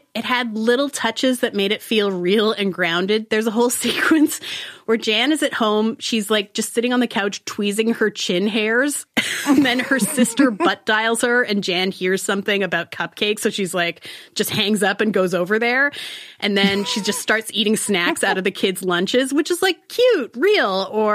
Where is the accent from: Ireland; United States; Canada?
Canada; moved away; I am Canadian. There were Canadian jokes I didn't get because I haven't lived there for so long.